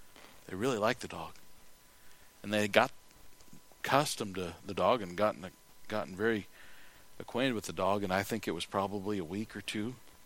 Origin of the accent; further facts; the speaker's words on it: South Dakota, United States; I said, hey, I'm from South Dakota.